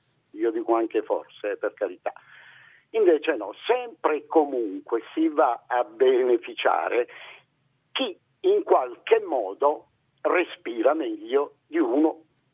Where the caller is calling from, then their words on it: Taranto, Apulia, Italy; Siamo da Taranto.